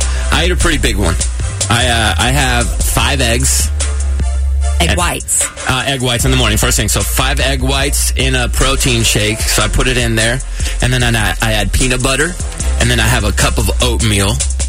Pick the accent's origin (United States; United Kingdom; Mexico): Mexico; I'm from Mexico.